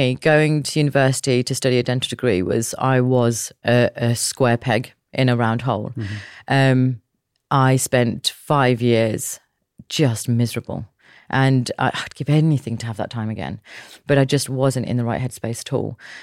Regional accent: Leicester, East Midlands, United Kingdom; I was from Beaumont Leeds in Leicester. And it was a complete different world.

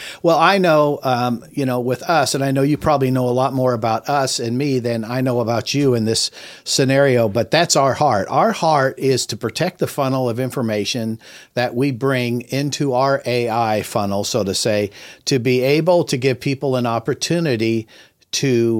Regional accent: California, United States; We have a young man here is really on the cutting edge from California. He's from my home state.

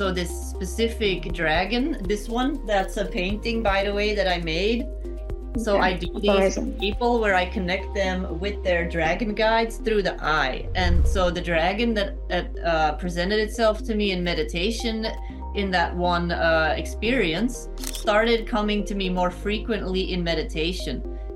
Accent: Belgium; Well, I am originally from Belgium, so not too far from France.

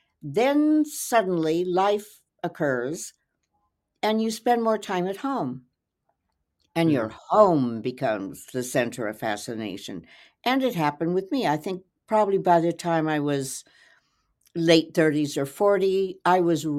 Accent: California, United States; moved away as an adult; Well, I'm a Californian, went to USC, party girl, had a great time there, flunked out, moved to New York to work for Women's Wear Daily and W, and they sent me to Paris

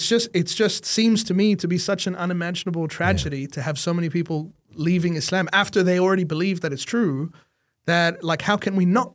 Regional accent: Egypt; moved away; also born or lived in Melbourne, Australia / Oklahoma, United States / Texas, United States; I was born in Egypt.

